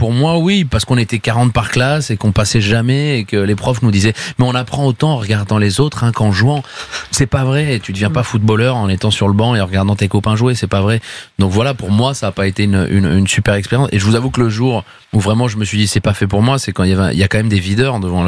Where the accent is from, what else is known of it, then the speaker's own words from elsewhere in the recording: Montpellier, Occitanie, France; Moi, je venais de Montpellier, j'étais un peu à la mentalité rugby, les valeurs de l'Ovalie, quoi.